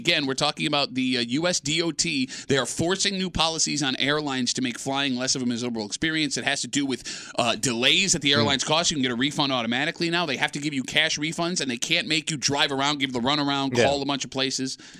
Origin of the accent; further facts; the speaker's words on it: United States; thank God I'm an American.